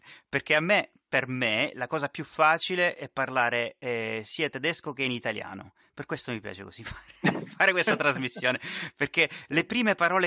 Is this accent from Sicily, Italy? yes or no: yes; Tre Fontane, Sicily, Italy; now in Düsseldorf, Germany; Io sono di Tre Fontane, in Sicilia